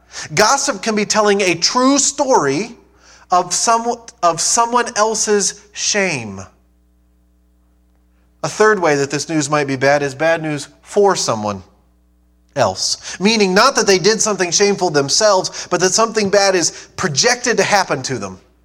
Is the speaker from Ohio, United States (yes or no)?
yes; Ohio, United States; I'm originally from Ohio.